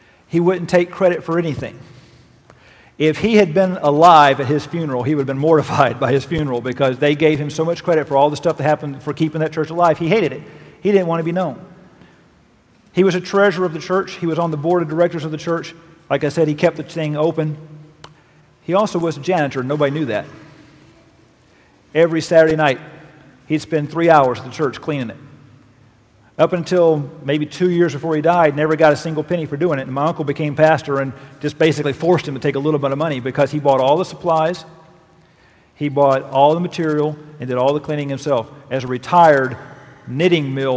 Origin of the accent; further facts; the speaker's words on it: Chattanooga, Tennessee, United States; In my hometown of Chattanooga, there's at least 30 of them.